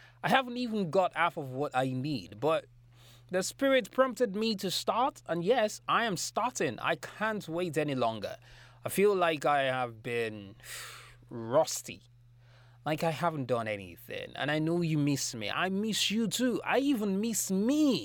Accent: Lagos, Nigeria; I'm a Nigerian living in Nigeria, living in Lagos.

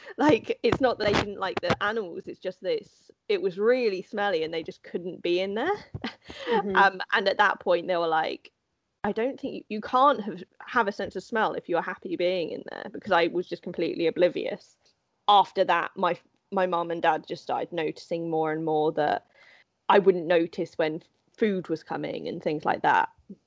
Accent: East of England, United Kingdom; So I'm from Hertfordshire in the UK, so it's just north of London. I was born here and I live here currently.

